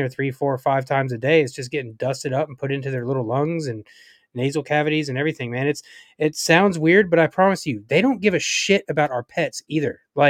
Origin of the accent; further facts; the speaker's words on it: the South, United States; dude, I'm born and raised in the South.